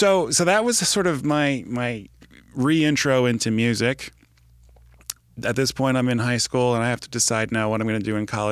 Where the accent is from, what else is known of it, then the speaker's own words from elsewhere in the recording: New Jersey, United States; I grew up in New Jersey at a very large parish, over 5,000 registered families.